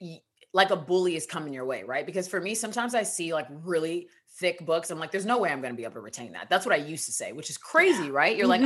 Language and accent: English; United States; I think as a Nigerian American, there are books I saw myself in more than I thought I would.